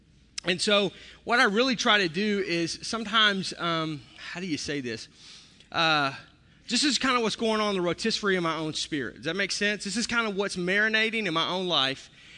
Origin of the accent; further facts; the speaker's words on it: the South, United States; I was from the South, so everything was like dipped and battered and fried with a little bit of sugar on top